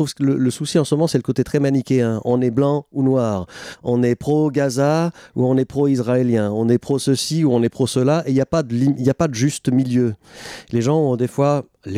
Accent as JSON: {"language": "French", "town": "Le Locle", "region": "Neuchâtel", "country": "Switzerland", "also_born_or_lived": "Les Ponts-de-Martel / Beauce, France", "said": "Moi, je suis français et suisse. Je suis du Locle et des Ponts de Martel en Suisse et de la Plaine Beauce en France."}